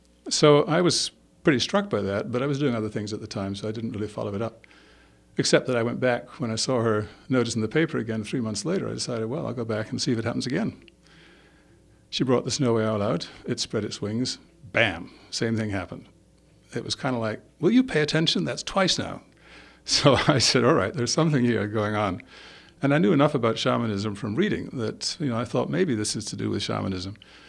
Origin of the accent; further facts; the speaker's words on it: Scotland, United Kingdom; born there; moved away as an adult; also born or lived in England; I was actually born in Scotland, educated in England at Cambridge University, studied science and engineering, had a career in engineering, computer software, both technical and management, and came over here about 40 years ago.